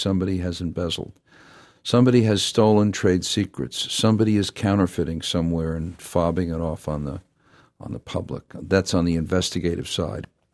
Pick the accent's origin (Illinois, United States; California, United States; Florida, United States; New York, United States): New York, United States; Queens; I'm a Queens boy. When I was born, my dad was a milkman, and he literally drove my mom to the hospital in Brooklyn with me on board.